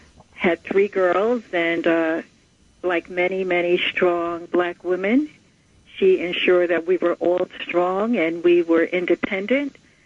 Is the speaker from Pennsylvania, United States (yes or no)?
no; Queens, New York, United States; also born or lived in Fort Monmouth, New Jersey / Bronx / Brooklyn; I was born on an army base, and we moved to the Bronx and Brooklyn and spent my childhood in Springfield Gardens, Queens, and then back to the People's Republic of Brooklyn, where I stayed.